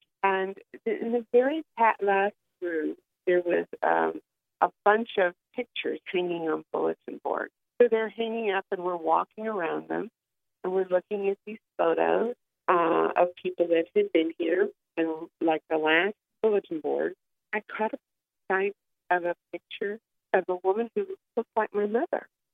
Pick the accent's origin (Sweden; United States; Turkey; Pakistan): United States; I'm a boomer. I'm American.